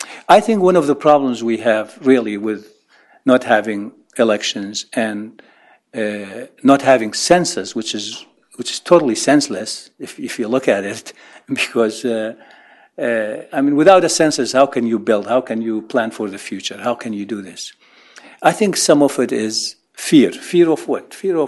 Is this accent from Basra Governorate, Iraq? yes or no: no; Kirkuk, Kirkuk Governorate, Iraq; my family was evicted from Kirkuk, and we are from Kirkuk, and now they have returned.